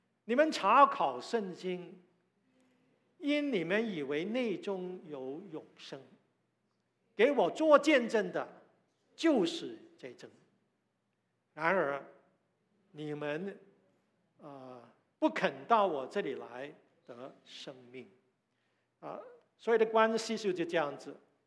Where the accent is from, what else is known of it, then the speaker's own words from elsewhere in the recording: China; 因为有很多的跟我们中国人的思想是有关的